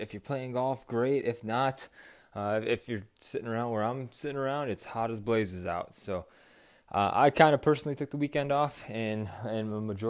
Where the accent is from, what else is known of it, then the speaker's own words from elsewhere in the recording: Grand Haven, Michigan, United States; I'm from Grand Haven myself and did spend a lot of time, of course, playing Grand Haven Golf Club and worked out there.